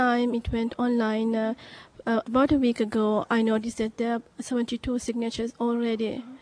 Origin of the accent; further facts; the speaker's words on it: Sri Lanka; English is a second language; moved away as an adult; now in Canada; I'm from Sri Lanka. I've been in Canada for about 5 years now